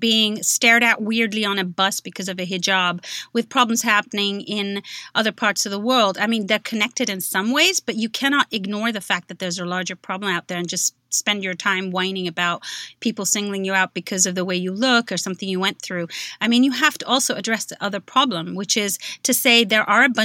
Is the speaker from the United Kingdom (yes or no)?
no; Kuwait; now in United States; So I grew up in Kuwait.